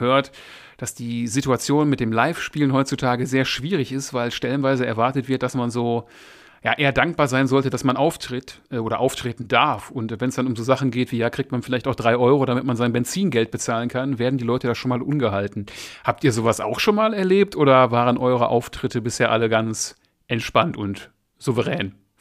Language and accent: German; Essen, North Rhine-Westphalia, Germany; now in Moers, Germany; Aber ich bin kein Urmörser, ich komme ursprünglich aus Essen, das ist der Niederrhein.